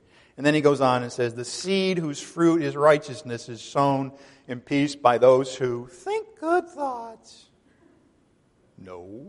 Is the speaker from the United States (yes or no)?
no; Ireland; Hey, I'm Irish. Our feuds last a long time.